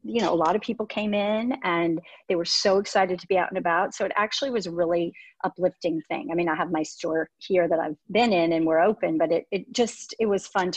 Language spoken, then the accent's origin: English; Dubuque, Iowa, United States; born there; also born or lived in Minnesota / Wisconsin / Indiana / Illinois; Well, I'm from all over. I was born in Dubuque, Iowa. You can believe that. And then moved every about 2 years of my life all over the Midwest. I lived in Minnesota, Wisconsin, Indiana, Illinois. Then my parents moved to New Jersey.